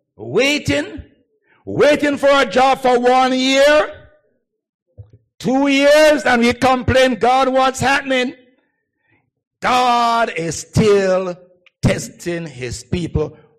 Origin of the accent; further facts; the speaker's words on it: Kingston, Jamaica; Let me tell you about back that I had as a child growing up in Kingston. Never forgot it.